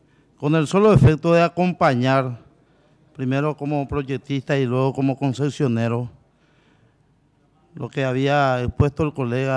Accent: Paraguay; como ciudadano paraguayo y concesionero, estoy de acuerdo con este proyecto de ley

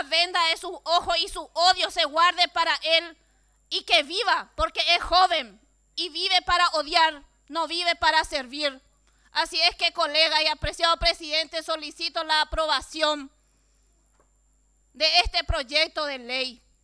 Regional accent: Central, Paraguay; Yo soy del Departamento Central.

